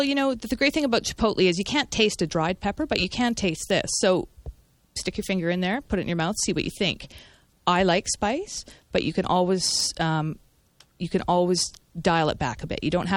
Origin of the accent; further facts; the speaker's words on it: Vancouver, British Columbia, Canada; But when I was growing up in Vancouver, we used to go to a Mexican restaurant